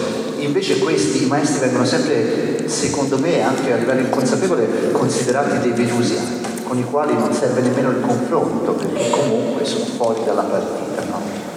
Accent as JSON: {"language": "Italian", "town": "Pisa", "region": "Tuscany", "country": "Italy", "said": "Dovete pensare che io vengo da Pisa. Pisa non c'è un cazzo ora, figuratevi cosa c'era nell'80."}